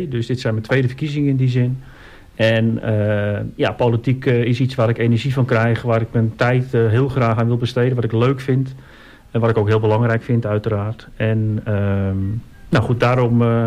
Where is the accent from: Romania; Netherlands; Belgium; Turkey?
Netherlands; Texel, North Holland; born there; Ik ben inderdaad geboren op Tessel. Dus in die zin ben ik een echte Tesselaar. Voor zover dat geldt. Nee, ik... Ik ben 50 dit jaar geworden.